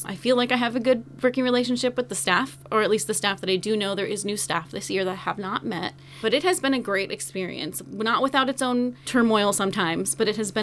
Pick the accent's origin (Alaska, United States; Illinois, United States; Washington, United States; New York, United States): Alaska, United States; Wrangell; I was raised in Wrangell my whole life. We moved here in 1989.